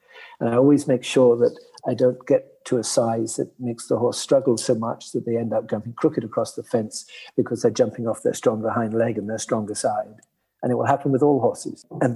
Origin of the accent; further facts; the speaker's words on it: South West England, United Kingdom; when I was brought up in Cornwall with the banks